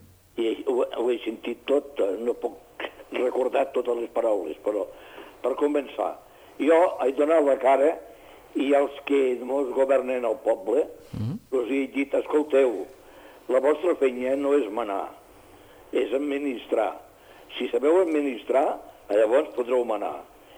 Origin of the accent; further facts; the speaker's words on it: Catalonia, Spain; com a catalans hem de fer acte de presència, ens hem de plantar i hem de dir som aquí perquè som catalans.